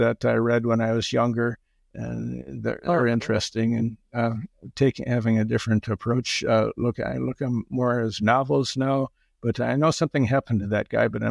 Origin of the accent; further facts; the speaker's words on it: Florida, United States; I'm being from Florida. I'm freezing.